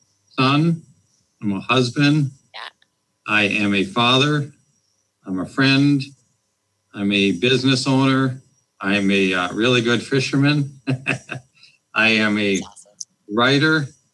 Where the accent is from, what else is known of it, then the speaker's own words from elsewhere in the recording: Fargo, North Dakota, United States; I'm from North Dakota, Fargo, North Dakota. That was the mindset in the 50s.